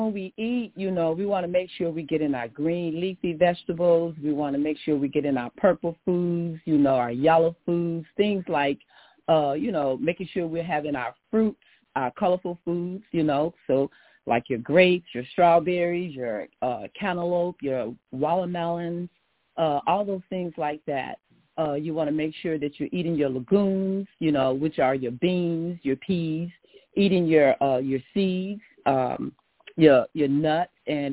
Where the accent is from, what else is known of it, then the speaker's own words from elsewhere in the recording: Memphis, Tennessee, United States; Well, I was born in Memphis, Tennessee, born and raised in Memphis, Tennessee